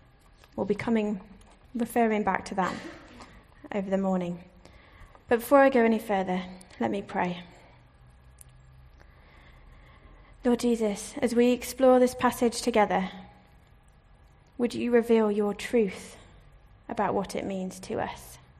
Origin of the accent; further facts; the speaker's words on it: Singapore; growing up in Singapore, the church building was very different to this one.